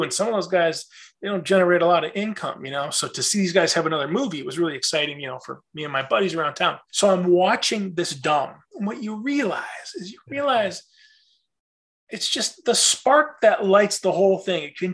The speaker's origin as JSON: {"language": "English", "town": "Traverse City", "region": "Michigan", "country": "United States", "said": "I'm from Traverse City, Michigan, there fucking nothing."}